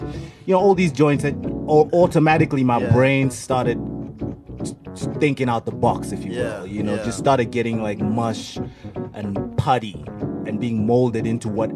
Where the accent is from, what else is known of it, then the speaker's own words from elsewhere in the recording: Harare, Zimbabwe; I grew up in Harare in Zimbabwe.